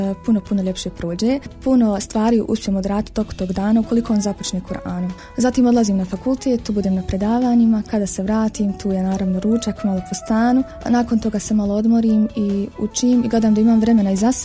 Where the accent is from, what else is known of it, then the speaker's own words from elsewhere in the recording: Zavidovići, Federation of Bosnia and Herzegovina, Bosnia & Herzegovina; also born or lived in Jordan; Druga sam godina, imam 20 godina. Rođena sam u Zavidovićima, ali sam nakon rođenja otišla u Jordan, gdje mi babo završio fakultet